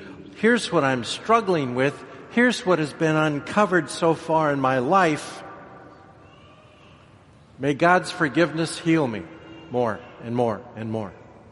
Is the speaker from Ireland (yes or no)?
yes; Ireland; Now, being Irish, I'll talk about the first one.